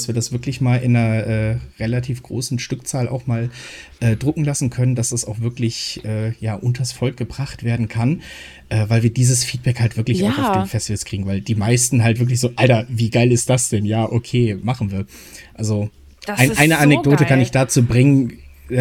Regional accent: Leipzig, Saxony, Germany; und das ist als Leipziger für mich jetzt natürlich auch, das muss mitgenommen werden.

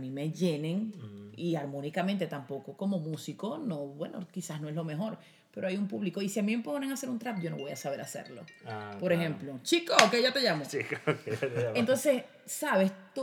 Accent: Venezuela; Yo como venezolana siento que debería haber una generación de relevo

